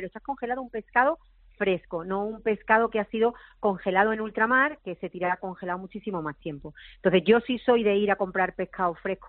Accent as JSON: {"language": "Spanish", "town": "Málaga", "region": "Andalusia", "country": "Spain", "said": "Pues te diré que como malagueña que soy, soy muy comedora de pescados"}